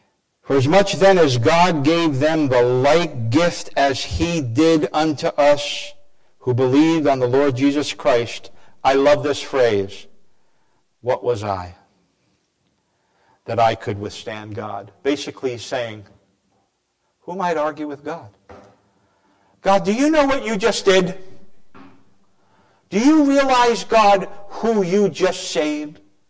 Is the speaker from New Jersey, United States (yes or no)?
yes; New Jersey, United States; You folks love me even though I'm from New Jersey.